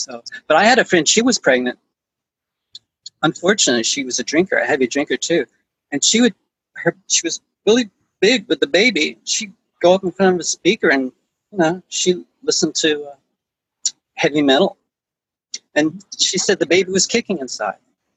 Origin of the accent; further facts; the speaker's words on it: Southern United States, United States; And as I've gotten older, I came from the South, so I hated a lot of music because I didn't like the South. I didn't like my experiences there, and I wanted to get out.